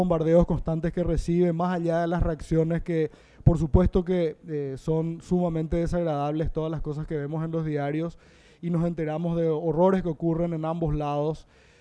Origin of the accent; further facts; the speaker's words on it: Paraguay; Somos muchos los paraguayos que somos 100% paraguayos, pero al mismo tiempo tenemos nuestros orígenes en otros lugares.